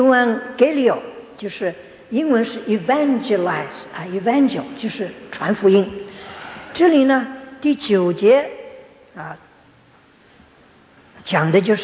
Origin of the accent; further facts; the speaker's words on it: Shanghai, China; 像我们上海话，我们见到一个老姐妹，我们说阿布是吧，称她阿布